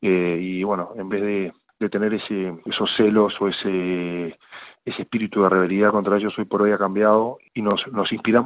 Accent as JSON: {"language": "Spanish", "country": "Uruguay", "lives_now": "France", "said": "O sea, yo soy uruguayo, pero me considero como un francés más también."}